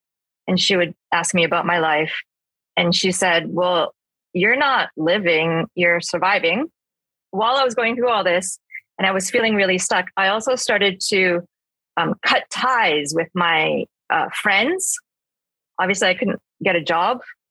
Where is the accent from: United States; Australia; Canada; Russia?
Canada; Vancouver, British Columbia; and I grew up in Vancouver.